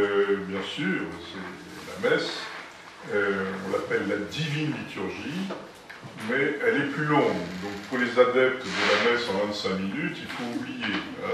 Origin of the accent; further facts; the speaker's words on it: France; parce que chez nous en France